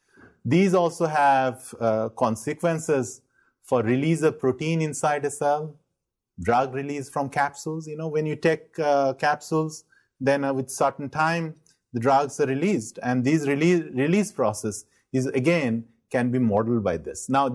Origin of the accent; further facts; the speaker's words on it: Bangladesh; I'm originally from Bangladesh.